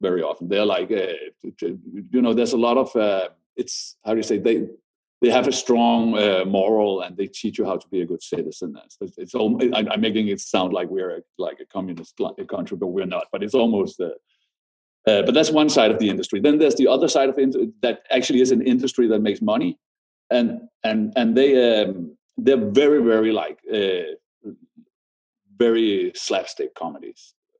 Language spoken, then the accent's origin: English; Denmark; When we are from Denmark, we are very small. We're 5 million people.